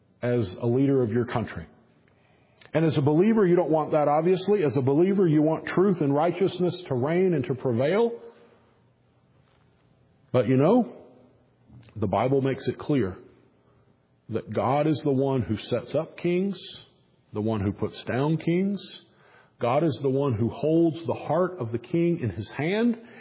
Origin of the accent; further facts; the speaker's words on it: United States; If you will allow me as an American, as a United Statesian, you're Americans too. You live in North America. As someone from the United States, to comment on your particular situation